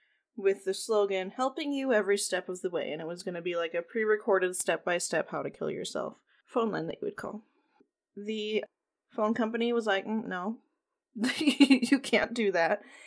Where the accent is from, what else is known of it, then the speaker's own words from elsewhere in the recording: Mankato, Minnesota, United States; There was someone from my hometown on there.